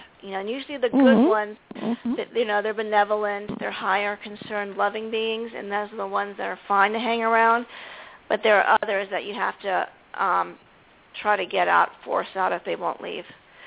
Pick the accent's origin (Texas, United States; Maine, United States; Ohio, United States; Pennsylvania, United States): Pennsylvania, United States; Pittsburgh; I'm from Pittsburgh, and it almost, the steel industry mm-hmm. went down. It almost killed our town.